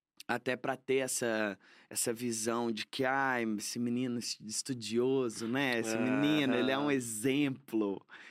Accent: Minas Gerais, Brazil; Eu sou de Minas, pessoal conservador e tudo mais.

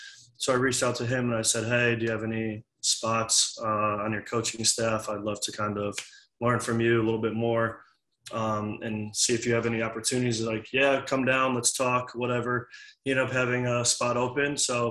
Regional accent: Connecticut, United States; now in Waco, United States; It was I'm from Connecticut, went to school in Florida, never been to Texas.

